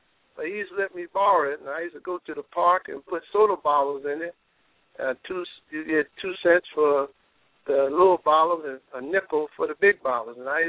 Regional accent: Newark, New Jersey, United States; No, born and raised in Newark, New Jersey, went to State

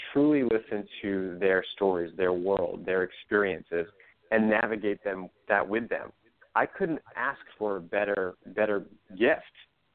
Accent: Rhode Island, United States; And I grew up on the East Coast, and I grew up in Rhode Island, a little small town.

